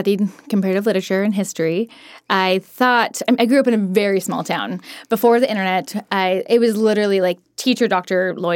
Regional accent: Oregon, United States; moved away as an adult; now in New York City, United States; I just wanted to move there because I had been born and raised in Oregon and just, I mean, of course I wanted to move to New York City.

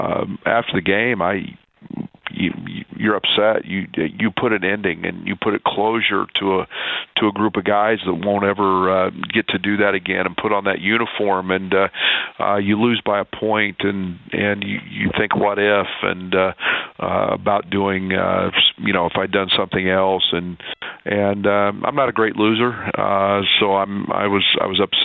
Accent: Kansas, United States; We grew up in Kansas together and know what a good coach he is.

